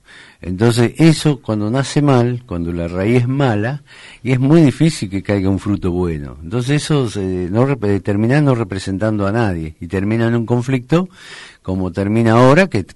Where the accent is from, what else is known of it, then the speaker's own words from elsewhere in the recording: Coronel Suárez, Buenos Aires Province, Argentina; Yo soy de Coronel Suárez y también trabajo mucho para la zona